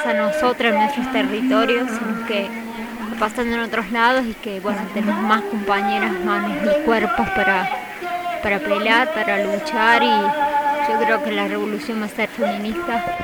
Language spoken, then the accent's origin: Spanish; Córdoba, Argentina; soy de Córdoba, Argentina.